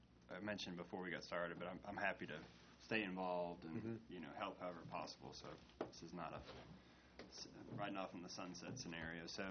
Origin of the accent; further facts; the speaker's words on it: Hendersonville, North Carolina, United States; I grew up in Hendersonville, went to school at Appalachian, and just confirmed that mountain life is the life I need to live.